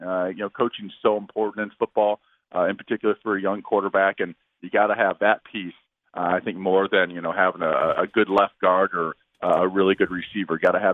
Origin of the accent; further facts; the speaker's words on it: Midwest, United States; I'm from the Midwest, and it's nice to be able to raise my kids fairly close to the relatives.